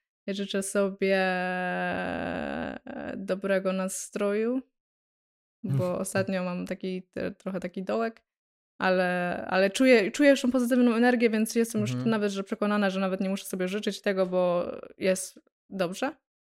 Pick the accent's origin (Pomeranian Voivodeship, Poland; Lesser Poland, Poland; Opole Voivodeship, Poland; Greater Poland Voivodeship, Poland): Greater Poland Voivodeship, Poland; Pochodzimy obydwoje z niewielkiego miasta w okolicach Poznania. Poznań! Gdzie wszyscy wszystkich znają, wszystko o sobie wiedzą i w zasadzie nawet wyglądają tak samo.